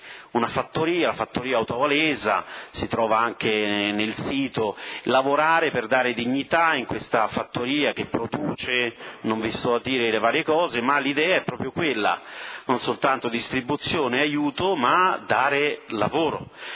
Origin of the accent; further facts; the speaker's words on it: Rome, Lazio, Italy; io sono cittadino di Roma e sono l'esempio di questa realtà, di una realtà locale, laziale, romana, vengo da Massimina